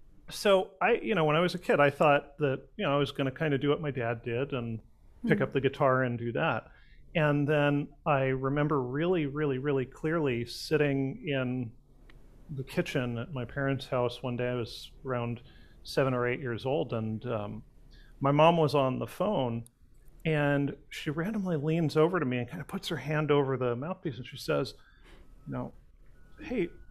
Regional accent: Pasadena, California, United States; I'm actually a local boy. I was born and raised in Pasadena, and I went to USC

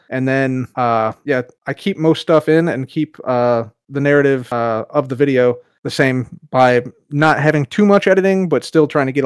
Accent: Chicago, Illinois, United States; I was a fan of the Chicago Cubs baseball team because I'm from Chicago area.

